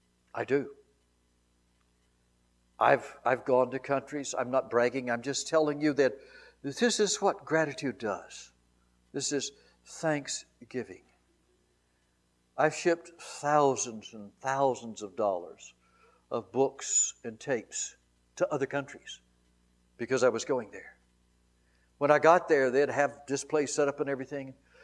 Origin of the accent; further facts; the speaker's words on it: United States; I'm so glad I am an American. I'm proud of it.